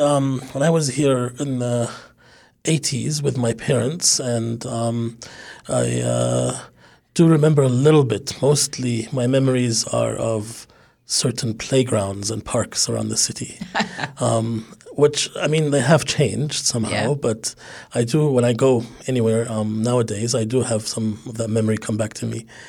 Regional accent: Jordan; English is a second language; now in Palmerston North, New Zealand; I am originally from Jordan, and I have come to Palmy last year, early 2020, just before the pandemic happened. But that is not my first time in Palmerston North.

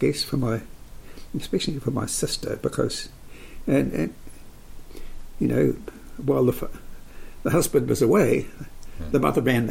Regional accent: Wellington, New Zealand; born there; I was born in Wellington in December 1938

